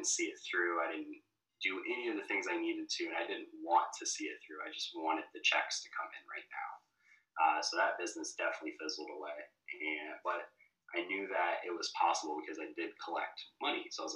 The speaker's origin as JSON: {"language": "English", "town": "Quad Cities", "country": "United States", "said": "because I'm originally from the Quad Cities, and which is on the border of Iowa and Illinois"}